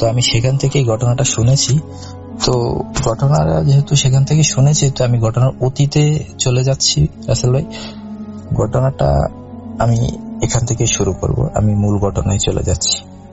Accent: Shahrasti, Chittagong Division, Bangladesh; now in India; আমার দেশের বাড়ি হচ্ছে বাংলাদেশের চাঁদপুর জেলার শাহরাস্তি থানার কোনো এক গ্রামে। আমি গ্রামের নামটা না নাই বলছি। এখন বর্তমানে আমি থাকি ইন্ডিয়ায়।

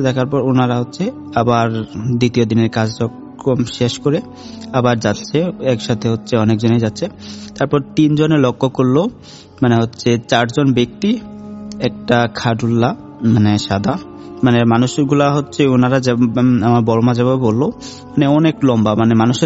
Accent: Mymensingh, Mymensingh Division, Bangladesh; now in Dhaka, Bangladesh; ঢাকার বাইরে থেকে না, ঢাকা থেকে আসছি ভাইয়া, আমি ঢাকাতেই থাকি, যদিও আমার গ্রামের বাড়ি ময়মনসিং।

